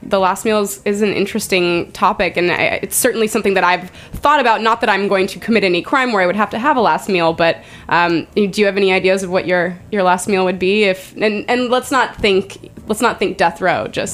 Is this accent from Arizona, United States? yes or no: yes; Arizona, United States; And I don't even think I ever saw that growing up in Arizona.